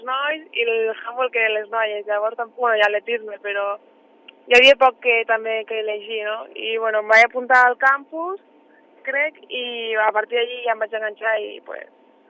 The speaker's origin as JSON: {"language": "Catalan", "town": "Ascó", "region": "Catalonia", "country": "Spain", "tie": "born or raised there", "said": "Pues al meu poble, Ascó."}